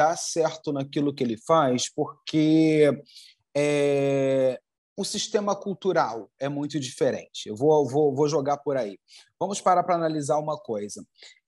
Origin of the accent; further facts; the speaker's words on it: Rio de Janeiro, Brazil; Bom, eu vim do Rio de Janeiro e aqui eu encontro culturas diferentes dentro do Brasil